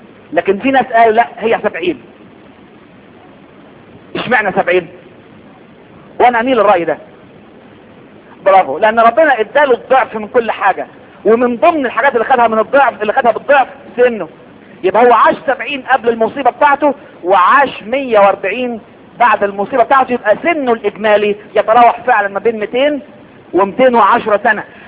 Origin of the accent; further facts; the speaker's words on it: Egypt; واحنا منهم على فكرة. لان احنا مصريين